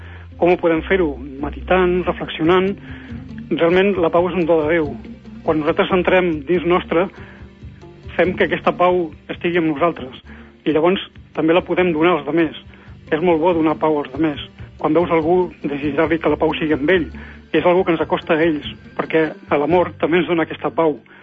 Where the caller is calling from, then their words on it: Sant Andreu de Llavaneres, Catalonia, Spain; de Llavaneres.